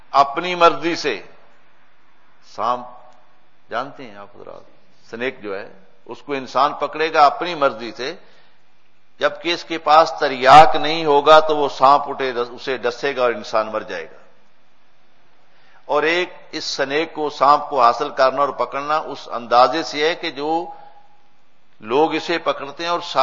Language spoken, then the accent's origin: Urdu; Pakistan; میں چونکہ پاکستان سے تعلق رکھتا ہوں وہاں کی بات جانتا ہوں